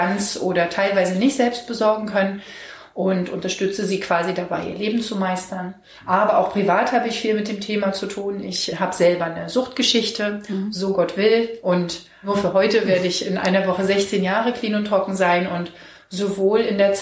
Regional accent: Berlin, Germany; Genau, und auch in Berlin aufgewachsen, zwischen Lichtenberg und Pankow.

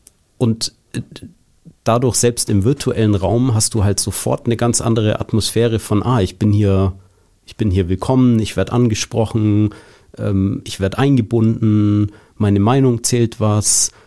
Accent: Krumbach, Bavaria, Germany; in Krumbach, einem Ort zwischen Ulm und Augsburg in Bayern, wo ich aufgewachsen bin.

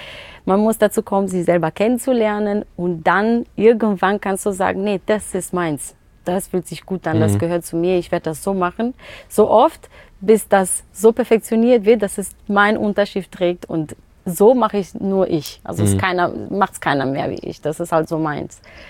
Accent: Paderborn, North Rhine-Westphalia, Germany; Ja, wir kommen aus Paderborn

